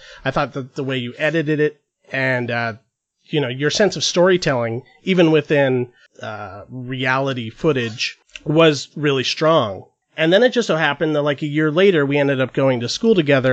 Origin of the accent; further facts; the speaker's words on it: Los Angeles, California, United States; from Los Angeles, California.